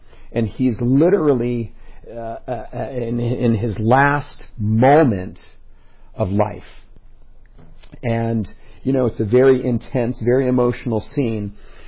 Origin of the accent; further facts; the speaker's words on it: Los Angeles, California, United States; I grew up right here in the West San Fernando Valley. And every day of my life, I have seen what we all know as the Chatsworth Mountains.